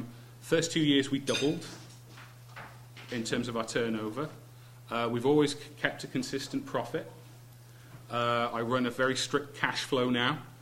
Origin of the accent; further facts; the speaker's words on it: Wales, United Kingdom; I'm Welsh, so truly international.